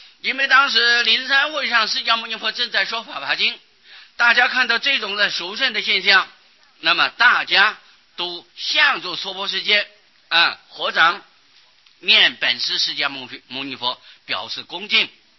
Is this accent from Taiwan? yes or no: yes; Taiwan; 我们台湾人啊，有好多啊还在念南无阿弥陀佛呀